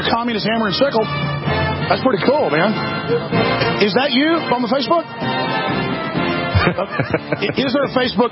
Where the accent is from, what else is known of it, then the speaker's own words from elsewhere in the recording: Dallas, Texas, United States; But I grew up in Dallas, Texas.